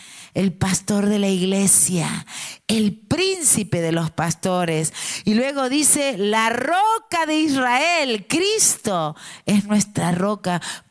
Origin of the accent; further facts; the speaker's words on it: Mendoza, Argentina; Yo vengo de Mendoza, provincia de la República Argentina. Y es un clima desértico y es agreste.